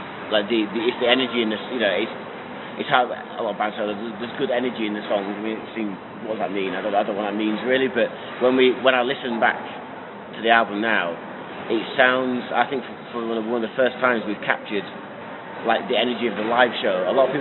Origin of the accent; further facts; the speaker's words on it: Leeds, Yorkshire and the Humber, United Kingdom; we're from Leeds, so we like the name anyway